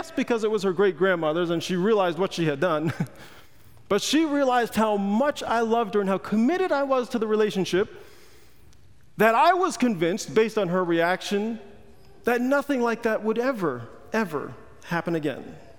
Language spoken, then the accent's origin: English; New York, United States; we also had gone to the same clubs growing up in New York before we were Christians.